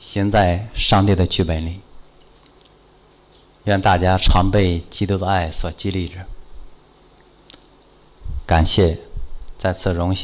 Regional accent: China; 因为我是一个中国人

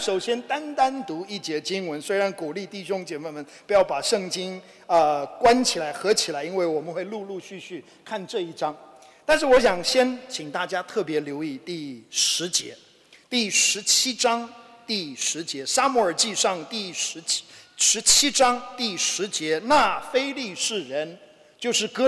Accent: Taiwan; 因为我是在台湾出生长大的，比大家都高个头

